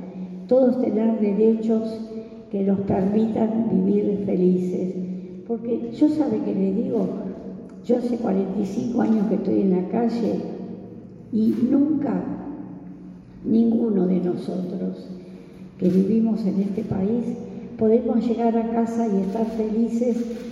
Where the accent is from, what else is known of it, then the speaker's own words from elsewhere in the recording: Argentina; tierras ancestrales que como argentinas no podemos dejar de reclamar